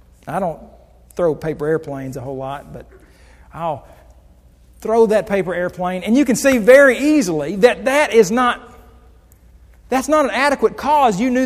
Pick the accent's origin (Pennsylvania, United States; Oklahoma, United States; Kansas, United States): Oklahoma, United States; Muskogee; Where did my hometown of Muskogee, Oklahoma come from?